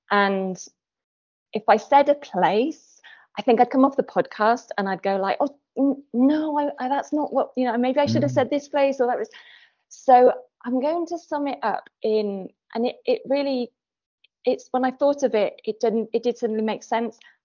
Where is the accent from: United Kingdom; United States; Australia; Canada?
United Kingdom; Swansea, Wales; You know, I'm from Swansea in Wales originally